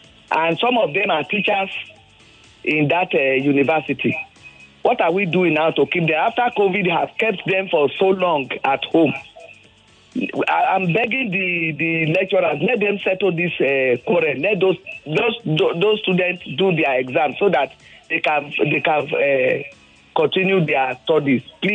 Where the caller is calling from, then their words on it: Alimosho, Lagos, Nigeria; from Alimosho.